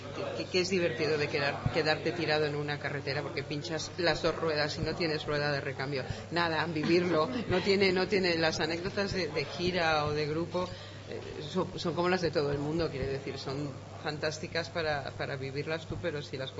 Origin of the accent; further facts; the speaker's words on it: Spain; en España somos latinos y decimos mucho lo que pensamos por la calle a gritos